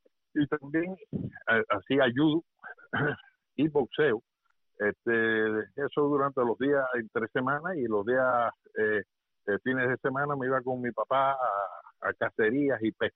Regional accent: Cuba; moved away; el cual estuve participando hasta que salí de Cuba

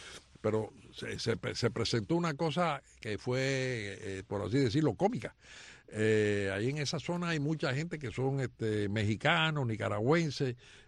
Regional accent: Cuba; Entonces lo vienen a ver a nosotros, que somos cubanos, nosotros no lo vamos a mandar para ningún lado.

